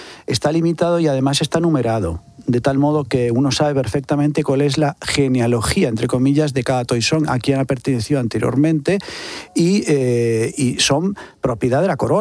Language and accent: Spanish; Spain; Bueno, a mí sí me compete como español y yo creo que debo decir lo que pienso al respecto.